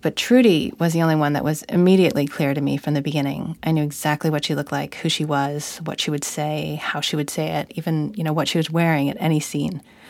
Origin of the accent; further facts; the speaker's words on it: Hong Kong; I grew up in Hong Kong, and I'm Korean, so I was never a local Chinese or an English person, so those are the majorities in Hong Kong.